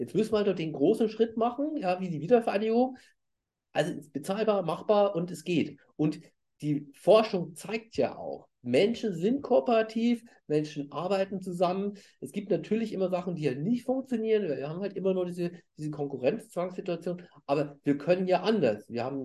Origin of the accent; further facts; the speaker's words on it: Regensburg, Bavaria, Germany; now in Hamburg, Germany; ich komme aus Regensburg